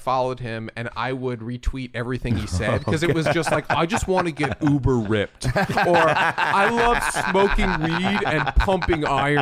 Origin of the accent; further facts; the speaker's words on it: New York, United States; I grew up in New York.